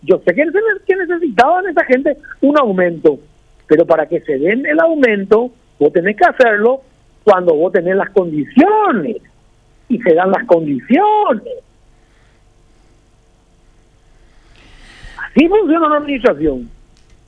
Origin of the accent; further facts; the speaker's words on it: Paraguay; Soy un paraguayo más que quiere que esto mejore.